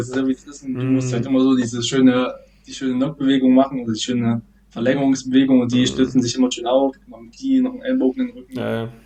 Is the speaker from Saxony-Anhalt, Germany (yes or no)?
yes; Nebra, Saxony-Anhalt, Germany; ich bin in Nebra zur Schule gegangen und dann bin ich aufs Burgenland-Gymnasium, hatte glaube ich auch so gesagt, gewechselt in Laucha